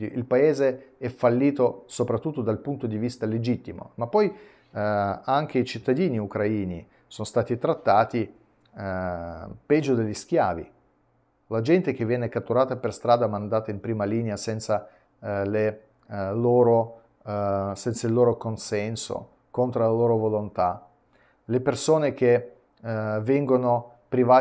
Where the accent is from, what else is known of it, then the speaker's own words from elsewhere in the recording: Russia; Italian is a second language; perché io sono russo